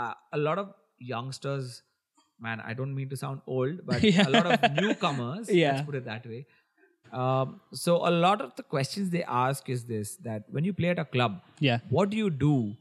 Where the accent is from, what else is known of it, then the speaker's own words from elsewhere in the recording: Bangalore, Karnataka, India; while growing up in Bangalore, I used to attend a lot of concerts